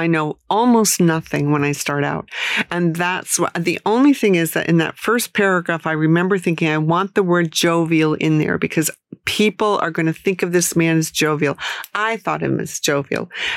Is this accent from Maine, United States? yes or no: yes; Maine, United States; I mean, I come from Maine, but I'm obviously quite chatty